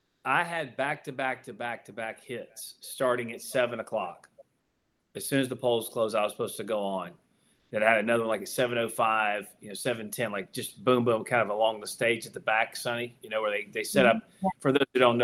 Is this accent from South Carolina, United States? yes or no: yes; South Carolina, United States; I thought it was important to kind of get back to my home state and talk to folks.